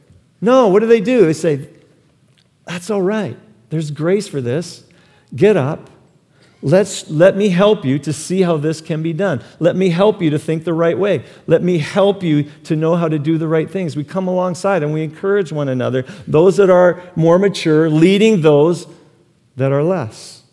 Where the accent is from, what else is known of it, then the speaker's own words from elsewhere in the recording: Calgary, Alberta, Canada; also born or lived in Oklahoma, United States; When I moved to Canada, I was 7 or 8 years old and I came from Oklahoma. They don't play ice hockey in Oklahoma.